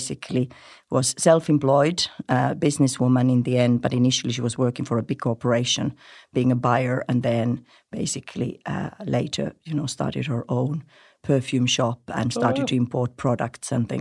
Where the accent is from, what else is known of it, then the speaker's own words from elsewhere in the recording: Finland; English is a second language; also born or lived in South Africa; now in Ireland; I'm originally from Finland, but we moved from South Africa with my ex-husband, who is South African.